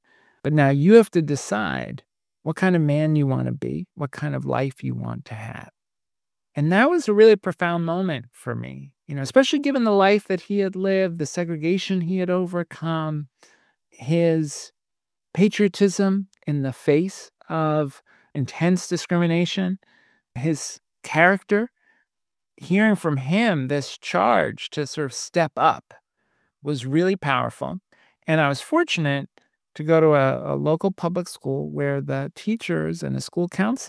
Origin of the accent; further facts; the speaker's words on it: Brooklyn, New York, United States; I grew up in Brooklyn.